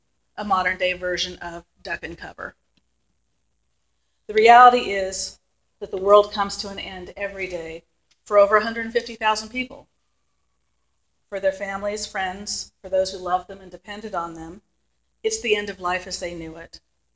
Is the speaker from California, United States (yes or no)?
yes; San Francisco, California, United States; Growing up in San Francisco, that was one of the things.